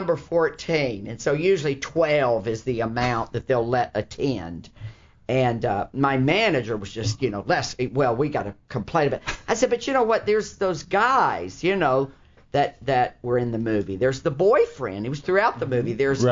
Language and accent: English; Deep South, United States; Well, I'm from the Deep South. That's my era, the early 60s.